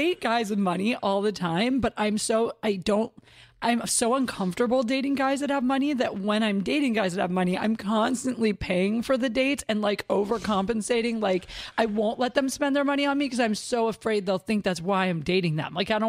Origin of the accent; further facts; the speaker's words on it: Ohio, United States; No, I'm from Ohio.